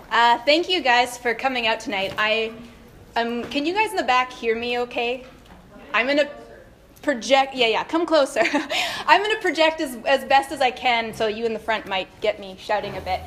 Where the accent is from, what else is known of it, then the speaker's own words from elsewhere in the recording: Niverville, Manitoba, Canada; I grew up in Niverville. Ever since I was about 2 years old, we lived right next door, actually, so it's perfect.